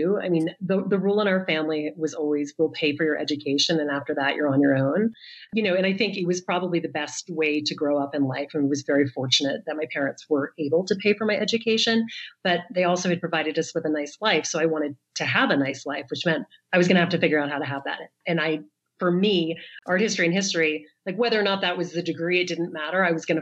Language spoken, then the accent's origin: English; the South, United States; I mean, I grew up in the South. The idea was that I was going to get married